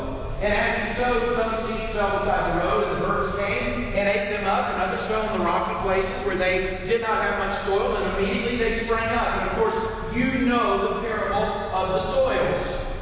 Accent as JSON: {"language": "English", "town": "Sheffield", "region": "Alabama", "country": "United States", "tie": "born or raised there", "said": "I can say that in Alabama. I grew up around Sheffield, Killing, so I can say that."}